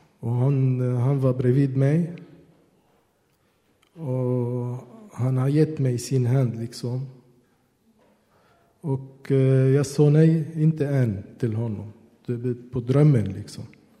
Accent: Beirut, Beirut Governorate, Lebanon; Swedish is a second language; moved away as an adult; now in Sweden; Jag är född i Beirut. Vi är uppvuxen där. Och efteråt, jag var 19 år, jag kom till Sverige.

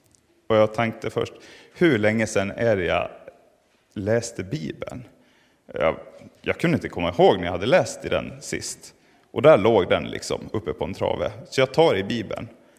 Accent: Tyngsjö, Dalarna County, Sweden; Jag är född och uppvuxen i de vackra Dalarna. Närmare bestämt i Tyngsjö som ligger 6 mil söder om Malung.

